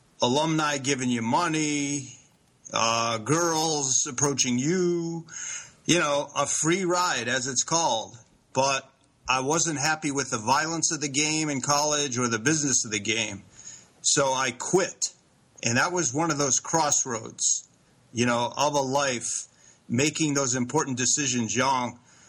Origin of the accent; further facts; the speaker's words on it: Cleveland, Ohio, United States; Well, my father was a famous football player. I grew up in Cleveland, Ohio.